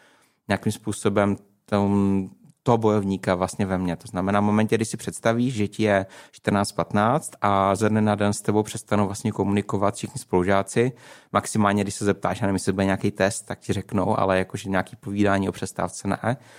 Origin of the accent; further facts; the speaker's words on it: Brno, South Moravian Region, Czechia; já jsem vlastně rodilý Brňák a to nejbrňáčtovější, co může být, protože jsem vyrostl přímo v centru náměstí Svobody